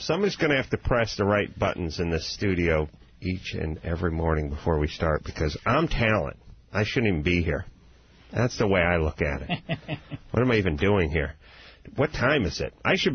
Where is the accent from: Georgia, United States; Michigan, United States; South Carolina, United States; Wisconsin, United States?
Wisconsin, United States; I grew up in Wisconsin. We didn't have that.